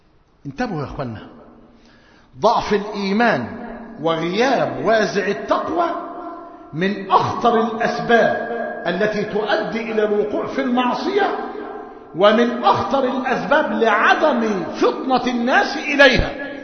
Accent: Egypt; ونحن في موسم في قريتنا وفي قرى مصر موسم حصاد القمح

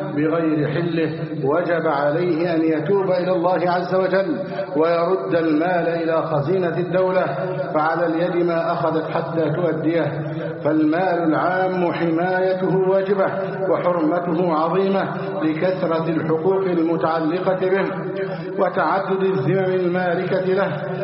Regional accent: Egypt

